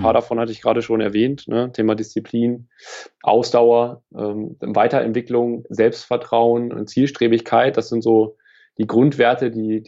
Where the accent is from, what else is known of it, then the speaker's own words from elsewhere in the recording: Lower Saxony, Germany; Ja, Niedersachsen ist meine Heimat. Ja. Ich komme vom Dorf hier und bin da auch glücklich, dass das so hier meine Heimat ist insgesamt.